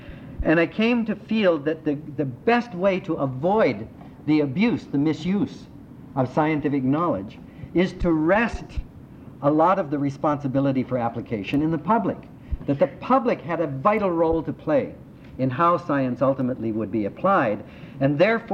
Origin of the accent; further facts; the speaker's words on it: Canada; which they allowed me to keep in Canada. And thanks to you, I remained in my home country.